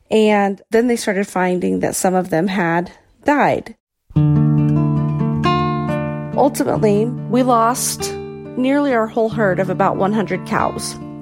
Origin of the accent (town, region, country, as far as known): Nebraska, United States; now in Colorado, United States